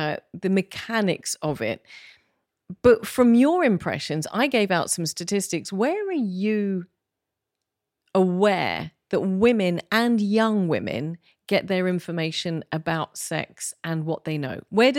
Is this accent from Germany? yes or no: no; England, United Kingdom; oh, I'm English. We don't say clitoris. But there is something about that. I come from a very stoic, very reserved, very... polite country. I'm British